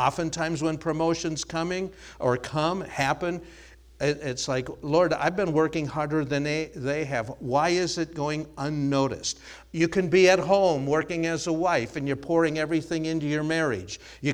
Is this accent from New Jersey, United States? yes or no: no; Minnesota, United States; Originally, I had pastored in Pennsylvania in my home state of Minnesota